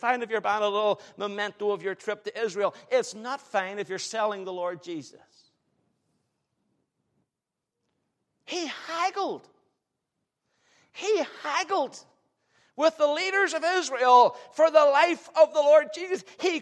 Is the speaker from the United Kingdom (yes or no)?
yes; United Kingdom; We're British people.